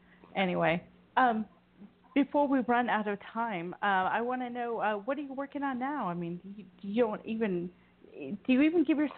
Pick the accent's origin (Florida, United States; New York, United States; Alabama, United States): New York, United States; now in Tennessee, United States; But I was born in New York. So, you know, I lived a lot of, you know, my life in upstate New York, and it's way colder up there.